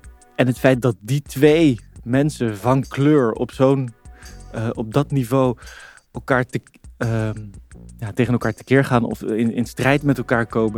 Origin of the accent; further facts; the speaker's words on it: Netherlands; Ik ben een migrantenkind opgegroeid in een westers land, in een redelijk grote stad in Nederland.